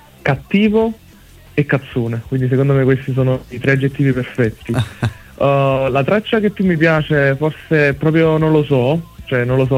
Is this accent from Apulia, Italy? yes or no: no; Naples, Campania, Italy; Casualità vuole che stava vicino casa, perché io sono di Napoli, anche lui.